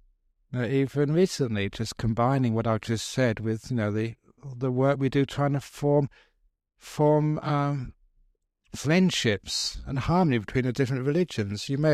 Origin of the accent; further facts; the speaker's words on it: England, United Kingdom; born there; you know, I was born in England, and my favourite food was fish and chips.